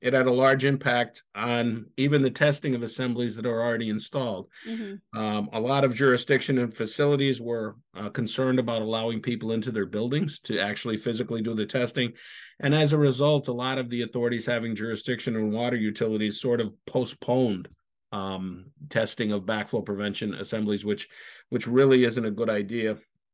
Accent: Scranton, Pennsylvania, United States; I'm from Scranton, Pennsylvania. I became an apprentice plumber in 1978

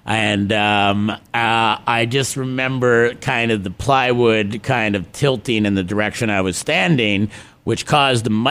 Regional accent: Canada; I've often been introduced as … because I'm kind of like a bit of an insult comic.

